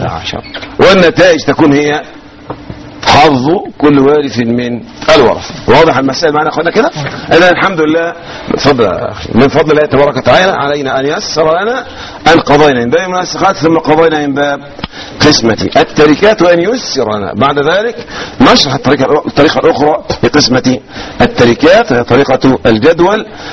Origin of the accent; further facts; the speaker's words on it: Egypt; نحن من أهل مصر